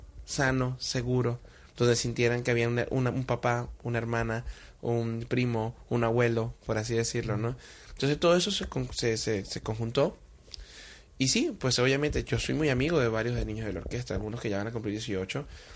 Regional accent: Venezuela; moved away as an adult; now in Mexico; yo me siento muy venezolano también. O sea, viví 23 años de mi vida, nací en Venezuela, la vivo a diario desde mi escritorio, desde mi casa. Pero también me siento muy mexicano, porque he vivido estos 7 años con mucha intensidad

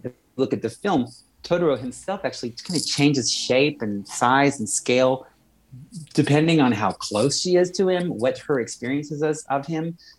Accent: California, United States; So I grew up in California. I was trained in France

